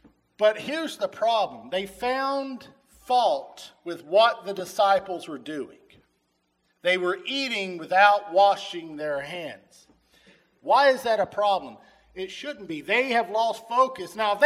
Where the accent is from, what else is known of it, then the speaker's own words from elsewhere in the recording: West Virginia, United States; My family has had many traditions over the years as I grew up in West Virginia